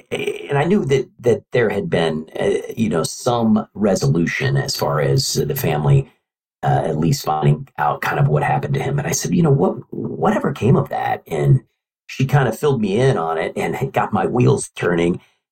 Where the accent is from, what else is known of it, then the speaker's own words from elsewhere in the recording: Kansas City, Missouri, United States; Well, I grew up in Kansas City, and Frank was the middle child of another large Irish Catholic family in our neighborhood.